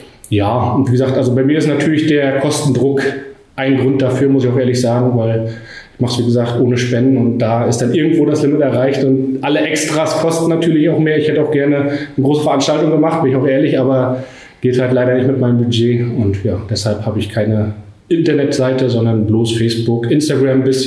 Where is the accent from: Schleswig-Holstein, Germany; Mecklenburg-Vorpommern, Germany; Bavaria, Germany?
Mecklenburg-Vorpommern, Germany; Greifswald; Also ich bin ja in Greifswald geboren. Bin dann aufgewachsen in Chemnitz bei Greifswald und seit 7 Jahren habe ich meinen Lebensmittelpunkt wieder nach Greifswald gezogen oder bin wieder nach Greifswald zurückgezogen